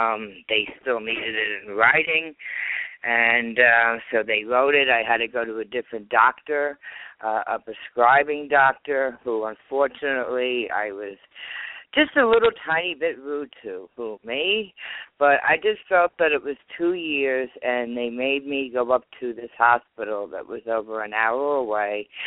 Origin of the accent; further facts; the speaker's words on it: New York, United States; accent: New York; now in Pennsylvania, United States; How many of you can hear my New York accent? I live in PA, but I am definitely a New York transplant.